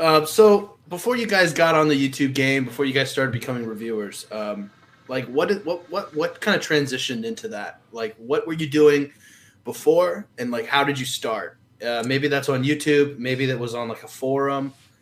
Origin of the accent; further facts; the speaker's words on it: Austin, Texas, United States; like I grew up outside of Austin. So Keep Austin weird was like the city slogan.